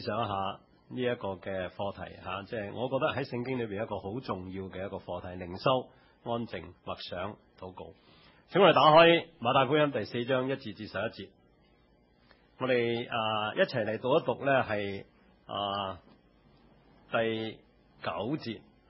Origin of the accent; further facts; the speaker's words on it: China; 又好像我们中国人时常说，人在江湖身不由己